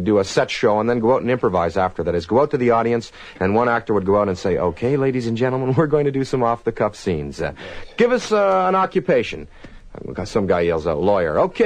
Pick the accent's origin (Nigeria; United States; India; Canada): Canada; because I'm from Canada, you know, we're all ice heads up there.